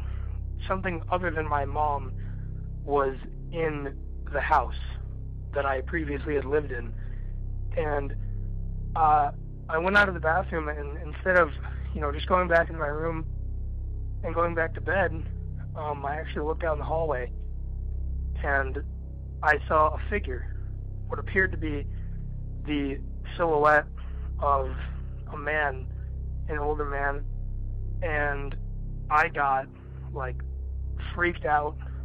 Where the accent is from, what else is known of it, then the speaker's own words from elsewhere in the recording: Palmdale, California, United States; I'm from Palmdale, California.